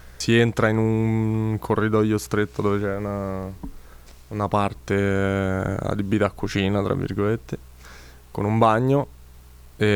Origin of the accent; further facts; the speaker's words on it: Rome, Lazio, Italy; born there; sono nato a Roma il 23 gennaio del 91